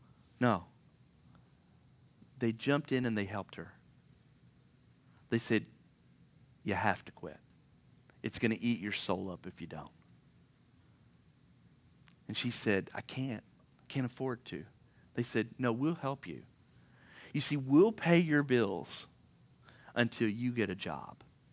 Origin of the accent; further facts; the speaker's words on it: Kentucky, United States; I'm from Kentucky, too many vowels for me.